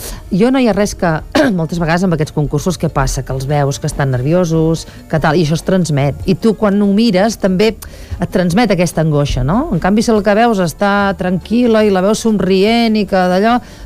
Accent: Sant Joan les Fonts, Catalonia, Spain; jo sóc de Sant Joan les Fonts, no sóc d'Olot aquí. Garrotxa

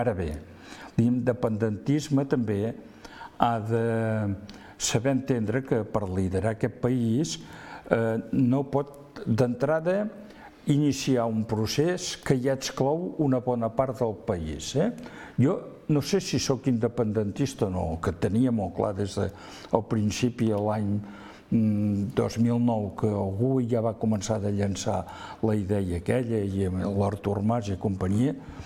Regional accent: Catalonia, Spain; jo espero que com a català s'acabi allò

